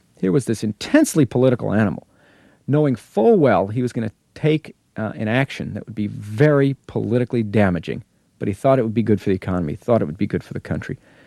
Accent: Bible Belt, United States; I'm a Catholic. He's a Baptist. I grew up in the Bible Belt.

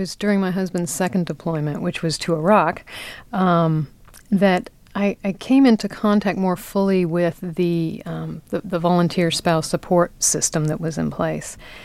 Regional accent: Washington, District of Columbia, United States; I'm from Washington, D.C.

